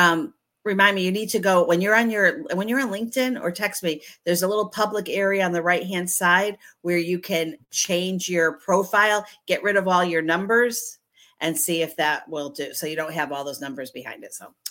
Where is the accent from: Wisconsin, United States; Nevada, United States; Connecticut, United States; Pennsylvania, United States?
Connecticut, United States; because I'm from the New England area, Connecticut, the state of the United States, Connecticut, up in the New England area, we all talk really fast.